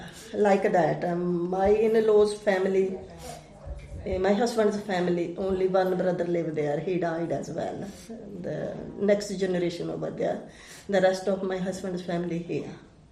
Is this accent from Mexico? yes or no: no; India; English is a second language; moved away as an adult; now in United Kingdom; I come here from India in 1976 as a visitor because my sister lives here. After that, I'm married here and settled down in this country